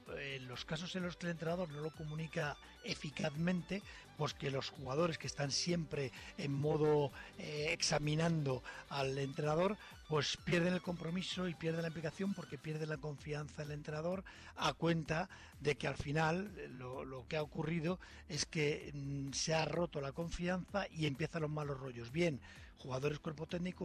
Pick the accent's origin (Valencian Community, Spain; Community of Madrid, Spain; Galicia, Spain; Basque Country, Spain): Community of Madrid, Spain; Madrid; primero creo que debemos felicitarnos como madrileños